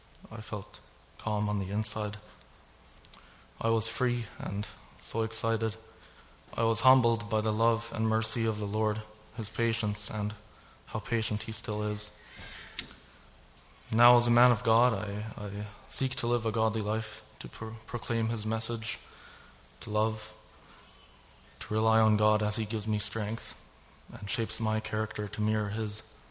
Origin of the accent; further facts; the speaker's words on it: Canada; also born or lived in Germany; I was born in Germany, and when I was five, my family moved to Canada.